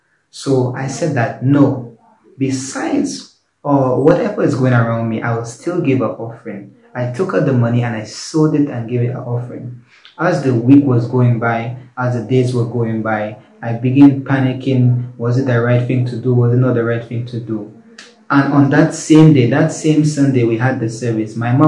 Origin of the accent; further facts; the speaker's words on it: St. Lucia; I'm from St. Lucia.